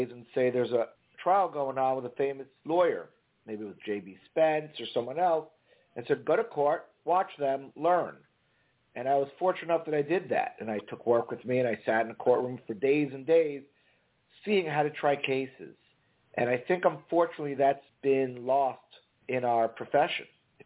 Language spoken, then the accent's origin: English; Miami, Florida, United States; I'm a kid born and raised in Miami, Florida. I went away for college. I came back for law school.